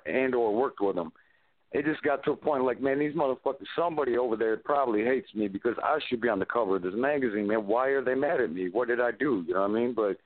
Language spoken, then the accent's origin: English; Michigan, United States; We felt like that about Murder Dog growing up in Michigan, man.